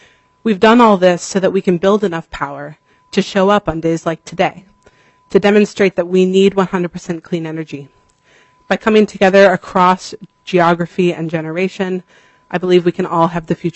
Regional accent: Minnesota, United States; I am a Minnesotan born and raised and a current senior at McAllister College in St. Paul.

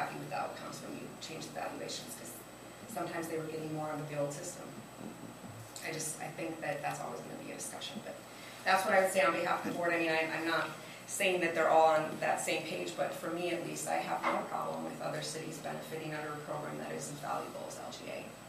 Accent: Winona, Minnesota, United States; I'm a Minnesotan as much as I am a Winona

